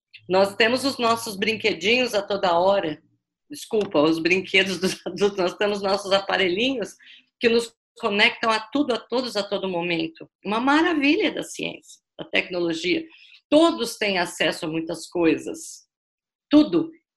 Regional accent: São Paulo, Brazil; now in Belo Horizonte, Brazil; Minha terra é natal é São Paulo, eu capital, eu atualmente eu moro em Belo Horizonte, mas eu vivi aquela cidade acelerada

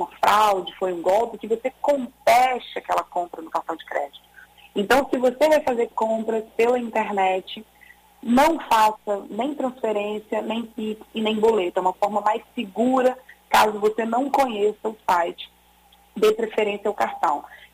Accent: Espírito Santo, Brazil; Como boa capixaba, já tirei a jaqueta já do guarda-roupa.

